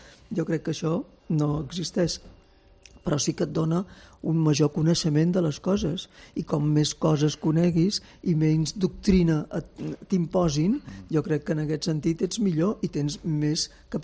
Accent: Balearic Islands, Spain; Les balears, jo soc mallorquina.

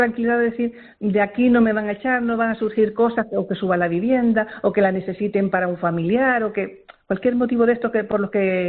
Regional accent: Las Palmas, Canary Islands, Spain; Nosotros tuvimos muchos años cuando trabajamos en la zona sur y nos hemos habituado al sur, aunque somos de Las Palmas.

